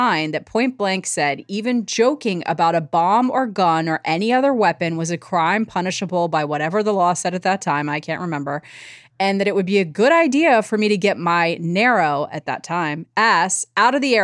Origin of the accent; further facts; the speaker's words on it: Canada; During the winter, we're Canadian, Mom keeps her hibiscus tree in there.